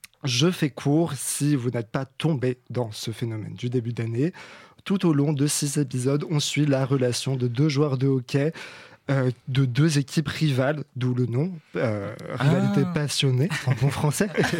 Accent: France; accent: French; je préfère qu'on critique mon accent français

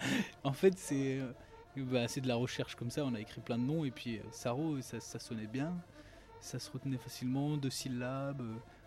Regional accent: Fougères, Brittany, France; now in Rennes, France; Moi, je viens de Fougères. Alors, Fougères, c'est une ville qui est pas très loin de Rennes. Bon, maintenant, j'habite Rennes. Mais j'ai fait une grande partie de mon adolescence à Fougères, puisque mes parents habitent là-bas.

